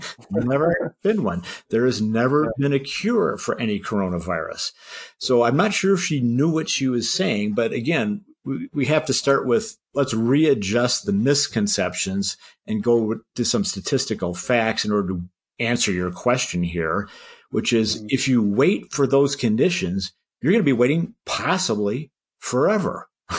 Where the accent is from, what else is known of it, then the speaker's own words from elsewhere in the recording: Michigan, United States; My home state is Michigan.